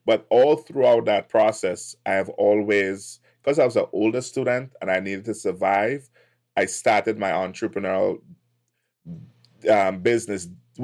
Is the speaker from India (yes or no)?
no; Trinidad & Tobago; So originally from Trinidad and Tobago, it's next to Venezuela. We are the furthest island down the chain of, if you're not familiar